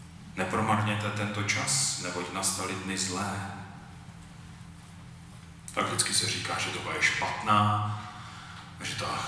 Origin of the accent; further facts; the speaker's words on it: Opava, Moravian-Silesian Region, Czechia; pocházím z Opavy a teď momentálně pracuji a sloužím v Opavě.